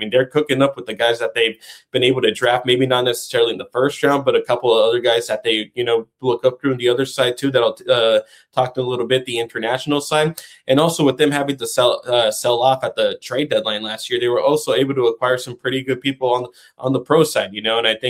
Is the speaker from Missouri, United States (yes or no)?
no; California, United States; I grew up in the Bay Area.